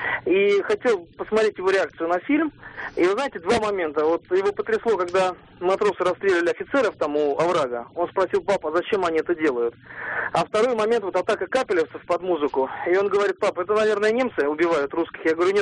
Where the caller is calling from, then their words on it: Irkutsk, Irkutsk Oblast, Russia; для нас, для иркутян, личность Колчака достаточно близкая